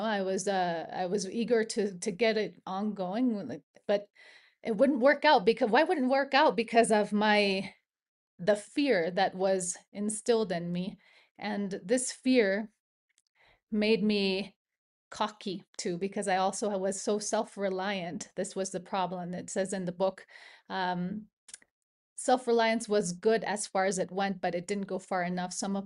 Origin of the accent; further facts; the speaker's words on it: Mexico; I'm from Mexico and I could not get sober in person.